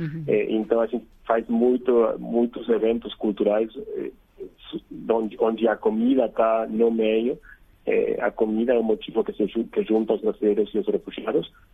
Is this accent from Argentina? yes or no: yes; Argentina; Portuguese is a second language; No meu caso, sendo argentino, sou latino, temos muitas coisas em comum entre a cultura argentina e a cultura brasileira.